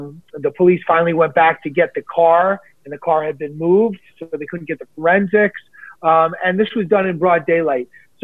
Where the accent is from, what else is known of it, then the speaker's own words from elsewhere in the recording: New York City, New York, United States; You know, I'm born and raised in New York City. I've never seen a gun on the street.